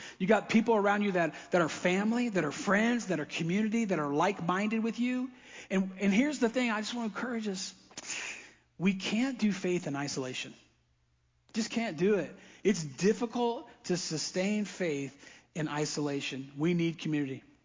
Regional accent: the South, United States; We're from the South, man. We're rednecks.

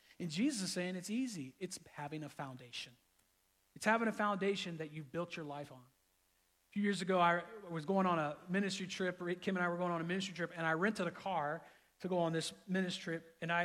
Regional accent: Florida, United States; Now, I grew up in Florida, so I totally get this analogy. I'm familiar with storms. I'm familiar with hurricane winds.

